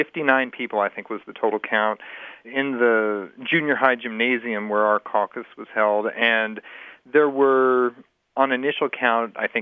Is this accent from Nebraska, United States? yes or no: yes; Omaha, Nebraska, United States; also born or lived in Boston / Bay Area; I grew up in Omaha, Nebraska. When I went to college, I was in Boston, and then I did a lot of my training in California, so I was in the Bay Area for 12 years before moving to Iowa.